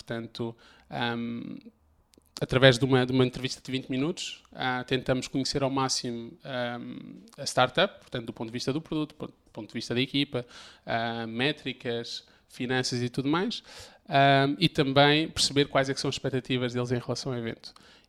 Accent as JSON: {"language": "Portuguese", "country": "Spain", "tie": "born or raised there", "first_language": "Spanish", "second_language": "Portuguese", "moved": "yes", "lives_now": "Lisbon, Portugal", "said": "cresci em Espanha, portanto a primeira língua que eu aprendi a falar foi o espanhol, e acho que isso deu-me uma vantagem quando cheguei a Lisboa, em 2015"}